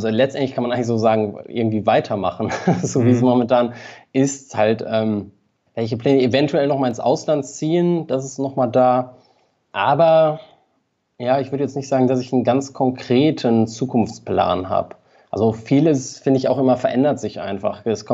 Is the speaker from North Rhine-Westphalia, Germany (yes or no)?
yes; Ratingen, North Rhine-Westphalia, Germany; ich habe auch noch sehr viele Freunde in meiner alten Heimat, Rating, bei Düsseldorf.